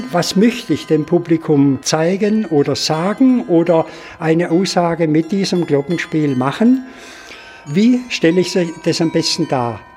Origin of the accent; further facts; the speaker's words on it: Esslingen, Baden-Württemberg, Germany; born there; Und da ich Esslinger bin, gebürtiger Esslinger, dann habe ich gesagt, ich will es einfach versuchen.